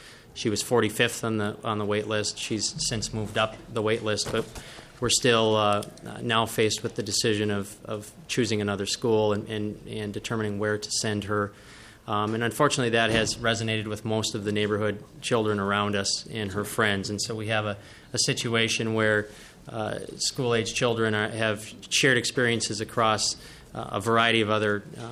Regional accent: Hibbing, Minnesota, United States; I was born and raised in Hibbing, Minnesota

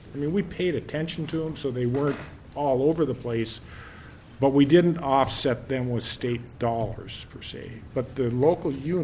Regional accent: Clearbrook, Minnesota, United States; for you folks who haven't been around me, I'm from Clearbrook. Clearbrook is the terminus for a lot of pipelines. So it's a pretty big host community.

